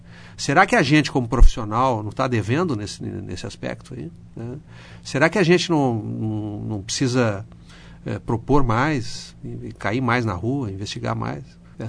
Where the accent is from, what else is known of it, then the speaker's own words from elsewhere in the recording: Santa Maria, Rio Grande do Sul, Brazil; lá na minha cidade, Santa Maria, no Rio Grande do Sul, quando eu era estudante de jornalismo